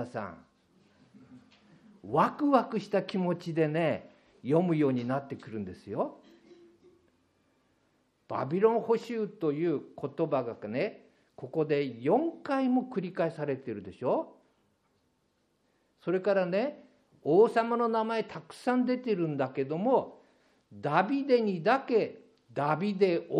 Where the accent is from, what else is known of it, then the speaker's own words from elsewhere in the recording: Hokkaido, Japan; 北海道生まれの北海道育ちです。